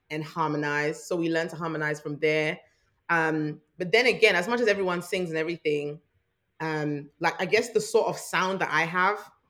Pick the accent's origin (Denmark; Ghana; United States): Ghana; I am Ghanaian, quarter Nigerian. You know, my dad's mom is Nigerian.